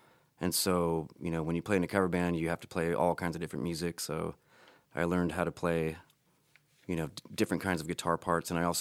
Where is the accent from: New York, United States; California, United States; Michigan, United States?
California, United States; San Jose; In the 70s, I was a very little kid, and we moved up here from Southern California, and it was mostly orchards back then